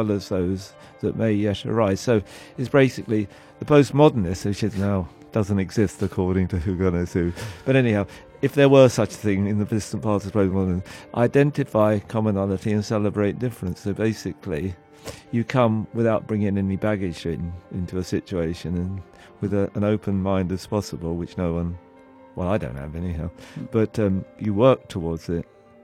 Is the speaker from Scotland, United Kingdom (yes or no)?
no; Southall, London, United Kingdom; When I was at school, we used to go over with our soapboxes, because I was born in Southall